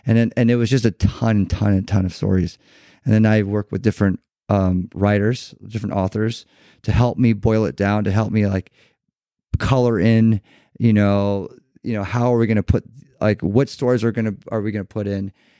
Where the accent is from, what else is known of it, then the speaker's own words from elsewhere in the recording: Irvine, California, United States; also born or lived in Newport Beach; And so we grew up in Newport Beach and Irvine, which is the city I'm talking about